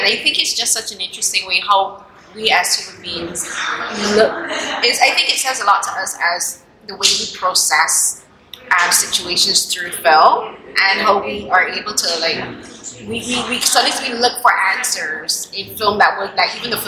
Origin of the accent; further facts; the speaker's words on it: Barbados; like I'm from Barbados, so like Barbados, we have two main theater cinema theaters. And we have a drive-in theater